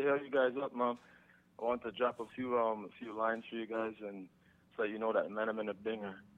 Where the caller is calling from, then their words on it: Laval, Quebec, Canada; Right now, I'm calling from Laval.